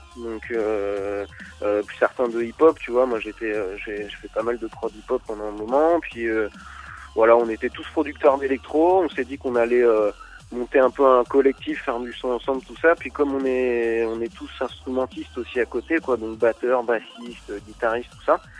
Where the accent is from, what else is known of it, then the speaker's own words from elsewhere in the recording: Île-de-France, France; nous on est de toute façon de la région parisienne, hein.